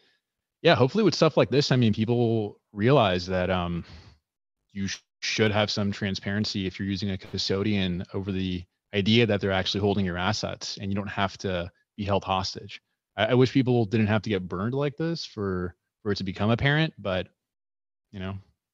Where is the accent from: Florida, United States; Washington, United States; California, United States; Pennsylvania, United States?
Florida, United States; Miami; moved away as an adult; now in Austin, United States; I moved to Austin recently, about 9 months ago. I'm from Miami, but I want to be around Bitcoiners, so that's Austin, Texas.